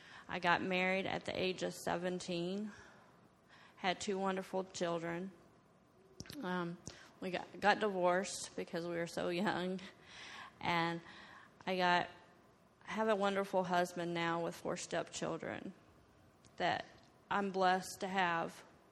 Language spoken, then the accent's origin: English; Butler, Missouri, United States; Like I said … I'm from Butler, Missouri.